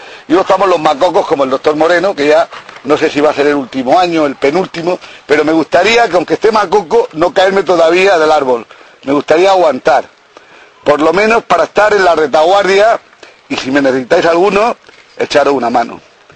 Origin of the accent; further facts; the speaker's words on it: Region of Murcia, Spain; Yo, como soy un murciano y me gusta mucho la fruta, os voy a hablar de la fruta.